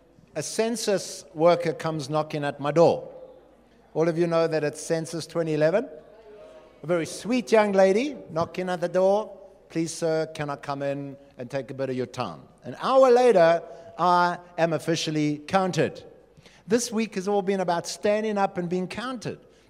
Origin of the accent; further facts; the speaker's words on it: South Africa; It got me thinking about whether I'm proudly Christian to the same extent that I'm proudly South African.